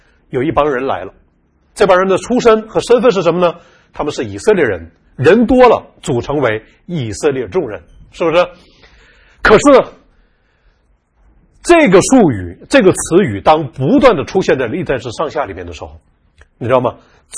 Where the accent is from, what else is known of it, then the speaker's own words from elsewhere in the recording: Northeast China, China; born there; 我呢是出生在中国东北的一个农民家庭